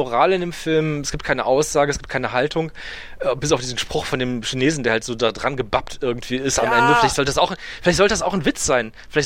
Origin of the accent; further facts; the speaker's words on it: Berlin, Germany; Das kenne ich aus meiner Kindheit in Neukölln.